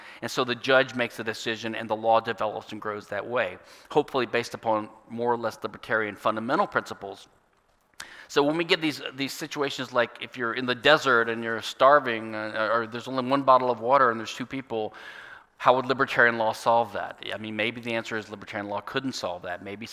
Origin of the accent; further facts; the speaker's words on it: Louisiana, United States; And then a version of that was adopted in my home state, Louisiana, the only state in the United States which is a civil law state.